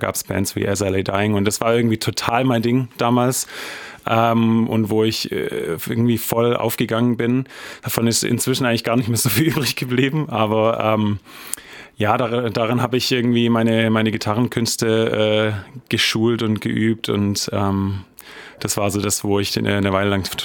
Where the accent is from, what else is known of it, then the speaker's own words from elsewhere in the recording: Baden-Württemberg, Germany; now in Schwäbisch Hall, Germany; Ich komme ursprünglich aus Ludwigsburger Ecke. Genau, bin in Arsberg aufgewachsen. In Ludwigsburg war ich auf der Schule. Und seit 12 Jahren wohne ich jetzt in Schwäbisch Hall mit meiner Frau.